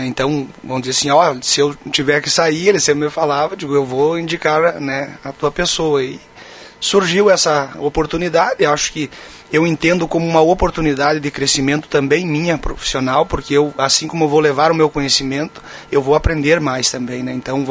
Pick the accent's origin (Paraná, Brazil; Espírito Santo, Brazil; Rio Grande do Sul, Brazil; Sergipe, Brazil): Rio Grande do Sul, Brazil; Lagoa Vermelha; depois retornei à minha terra natal. Então hoje, dos meus 21 anos, né, de trabalho, eu tenho praticamente mais da metade deles fora de Lagoa Vermelha, né?